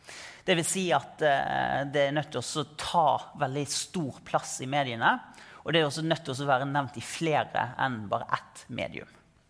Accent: Bergen, Vestland, Norway; Som bergenser så mener jeg at den første politiske skandalen var at man flyttet hovedstaden fra Bjørgvin til Kristiania.

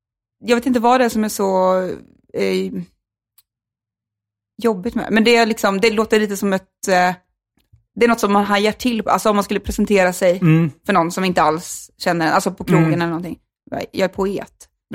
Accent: Tranås, Jönköping County, Sweden; also born or lived in Malmö; Jag är från Tranås i Småland.

